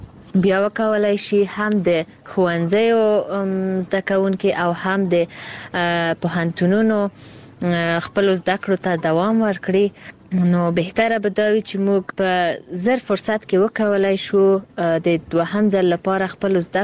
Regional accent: Herat, Afghanistan; زه پښتانه يم، هرات ولایت څخه.

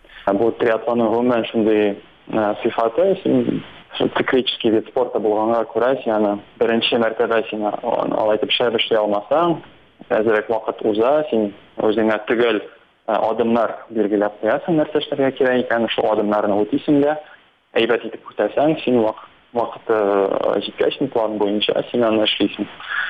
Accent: Naberezhnye Chelny, Tatarstan, Russia; also born or lived in Bashkortostan; Тумаштан мин Башкортстаннан, но без Чалыда үстем идем. Мәктәпне дә шунда бетердем

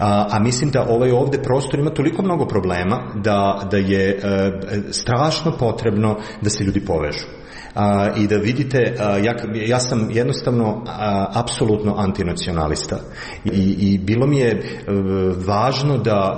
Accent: Belgrade, Serbia; born or raised there; now in Berlin, Germany

